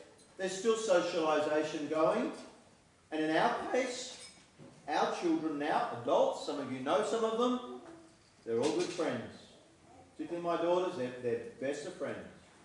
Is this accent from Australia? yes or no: yes; Australia; I don't think we're very good at doing that as Australian Christians.